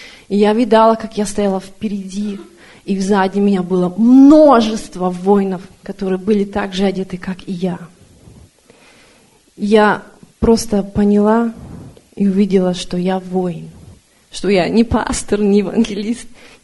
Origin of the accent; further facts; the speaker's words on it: Germany; я тоже из Германии.